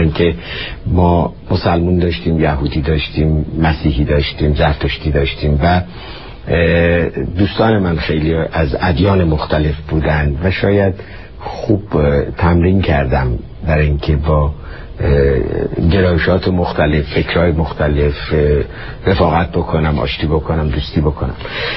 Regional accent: Tehran, Tehran Province, Iran; born there; من بالای چهارراه درواز دولاب، خیابون شهباز که هفته شهریور امروز اسمش هست، به خیابون ساسان به دنیا آمدم.

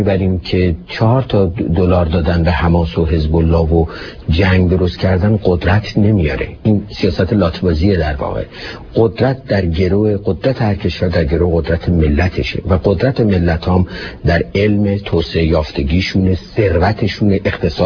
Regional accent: Iran; من هم به عنوان یک ایرانی دلم میخواد که ایران در اون منطقه قوی ترین کشور منطقه باشه

